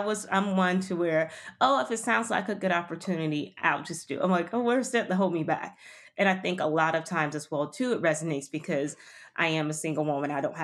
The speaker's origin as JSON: {"language": "English", "town": "Miami", "region": "Florida", "country": "United States", "tie": "born or raised there", "also_born_or_lived": "London, United Kingdom", "said": "I grew up in Miami. I transitioned actually after undergrad. I wanted to shift and get my master's and I didn't know where I wanted to do it. I lived in London, so I moved to London"}